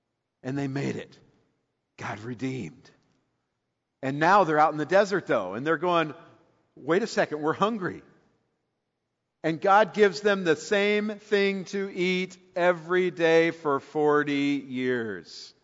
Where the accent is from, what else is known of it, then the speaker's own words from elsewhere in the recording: Bakersfield, California, United States; I mean, I grew up in Bakersfield, and that's nothing compared to what they had to deal with.